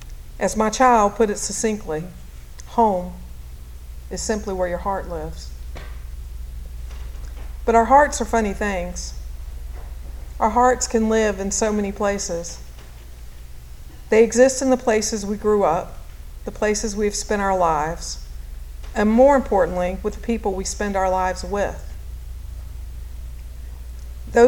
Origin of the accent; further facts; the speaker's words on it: Virginia, United States; accent: Virginia twang; After about the second glass, my Virginia twang becomes pronounced and unmistakable.